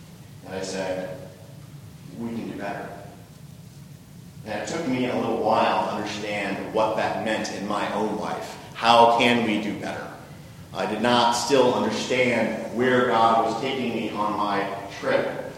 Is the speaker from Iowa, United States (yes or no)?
yes; Iowa City, Iowa, United States; I was born in Iowa City. I was raised in Iowa City.